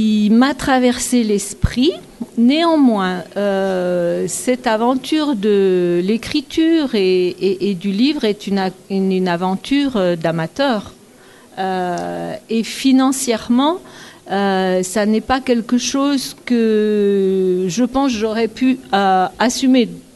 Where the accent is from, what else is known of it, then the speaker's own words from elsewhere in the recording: Montsolier-les-Mines, France; born there; moved away as an adult; je suis née ici, à Montsolier-les-Mines, en 1958. Je suis partie m'installer en Haute-Savoie pour mon activité professionnelle.